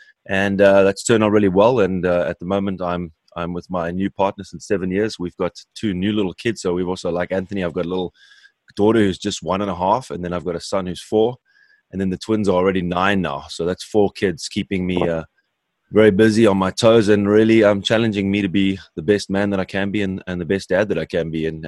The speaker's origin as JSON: {"language": "English", "town": "Cape Town", "region": "Western Cape", "country": "South Africa", "moved": "as an adult", "lives_now": "Germany", "said": "I'm living in Germany, but as you can tell, I'm not a German. I'm a South African boy from Cape Town that moved over here with my ex-wife."}